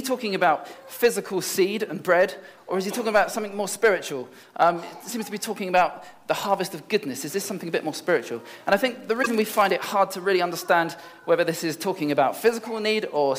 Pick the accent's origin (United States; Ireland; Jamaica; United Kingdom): United Kingdom; London; I came as a student from East London.